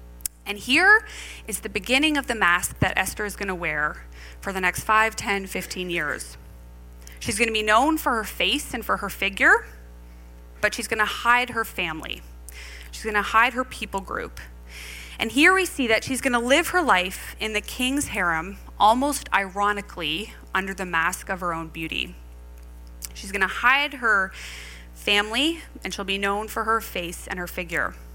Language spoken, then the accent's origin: English; Canada; So yes, I am Canadian, but I am also a thoroughbred Dutch woman.